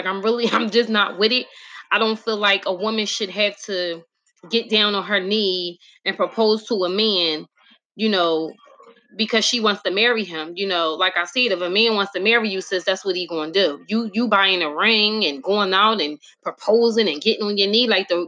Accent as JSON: {"language": "English", "town": "Philadelphia", "region": "Pennsylvania", "country": "United States", "tie": "born or raised there", "said": "But those that don't know, I'm from Philly, born and raised."}